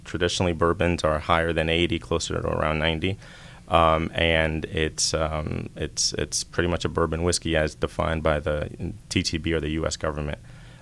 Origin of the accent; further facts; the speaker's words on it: New York, United States; now in Georgia, United States; So growing up in the Northeast in the New York area, didn't really know bourbon.